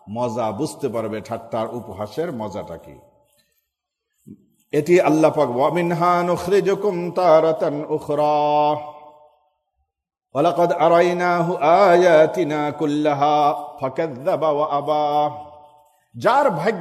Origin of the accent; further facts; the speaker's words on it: Bangladesh; born there; সেই দূর দেশের বাংলাদেশের কোন অজো পাড়া গায়ে আমাদের জন্ম হয়েছে